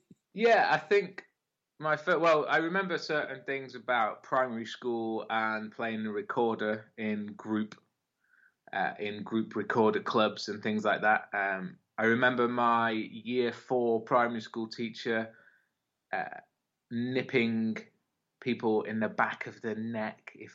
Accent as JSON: {"language": "English", "town": "Bolton", "region": "North West England", "country": "United Kingdom", "tie": "born or raised there", "said": "I grew up in Bolton."}